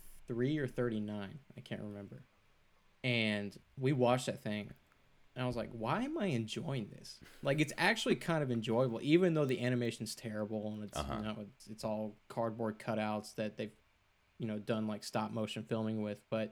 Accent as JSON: {"language": "English", "town": "Houston", "region": "Texas", "country": "United States", "said": "I'm from Houston, NASA, all that kind of stuff."}